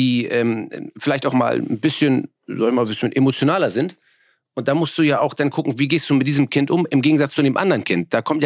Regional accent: Hamburg, Germany; Ich bin ja selber in Hamburg-Möhrensberg aufgewachsen. Geboren in Bergedorf. Insofern, ich weiß, was sozial schwacher Stadtteil ist. Mein Vater ist Spätaussiedler. Ich bin ja halb polnischer Herkunft.

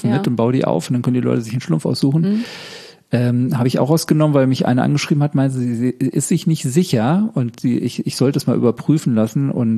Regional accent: Berlin, Germany; born there; Also ich bin in Berlin geboren und wollte, ich glaube, ich brauche mal in Berlin, aber ich bin kein richtiger Städter. Ich bin zum Studium, ich hatte in Münster und Tübingen studiert

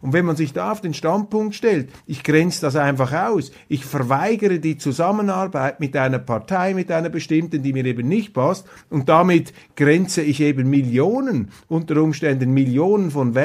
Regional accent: Switzerland; Ich sage Ihnen einfach als Schweizer, das befremdet einen ein bisschen

